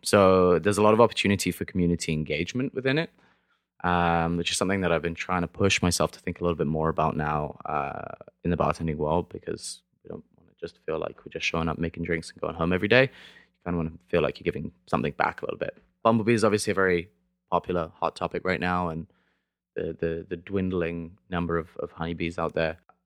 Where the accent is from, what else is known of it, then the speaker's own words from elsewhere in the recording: Brighton, South East England, United Kingdom; South Coast, Brighton.